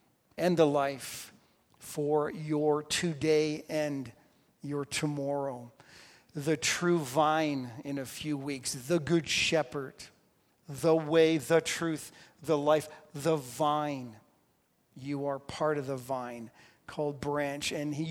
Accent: Ontario, Canada; and I'm from Ontario

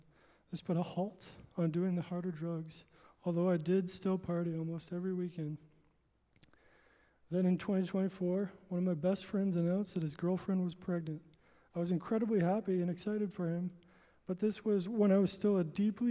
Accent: Stratford, Ontario, Canada; born there; I was born in Stratford.

